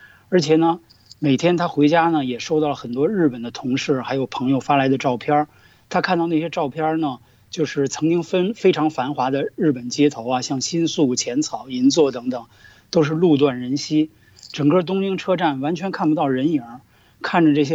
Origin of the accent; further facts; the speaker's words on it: China; now in Canada; 虽然我是一个来自大陆的加拿大人啊，